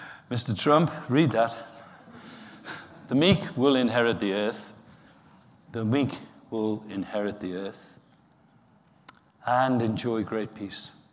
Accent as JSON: {"language": "English", "town": "Liverpool", "region": "North West England", "country": "United Kingdom", "tie": "born or raised there", "said": "Growing up in Liverpool, that's the last thing you wanted to look like. You never wanted to look meek. You wouldn't survive."}